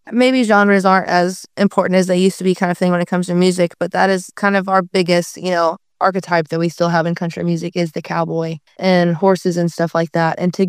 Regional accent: Oklahoma, United States; now in Nashville, United States; And if growing up in Oklahoma, if you didn't have horses, someone had horses in the sense of like they weren't this foreign thing to you.

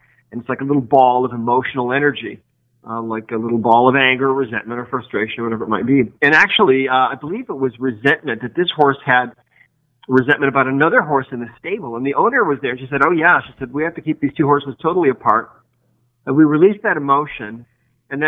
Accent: Montana, United States; I grew up in Montana. And we had a ranch for a while. We had about 50 head of horses.

